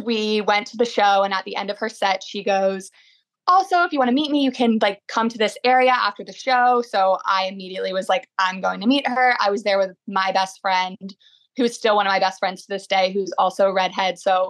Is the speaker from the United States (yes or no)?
yes; Georgia, United States; the first lyric of the song mentions Georgia, and we are from Georgia.